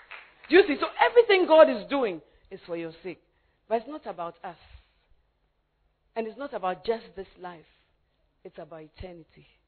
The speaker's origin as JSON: {"language": "English", "town": "Takoradi", "region": "Western Region", "country": "Ghana", "tie": "born or raised there", "said": "So when I was growing up in Takrade, my husband was growing up in Accra."}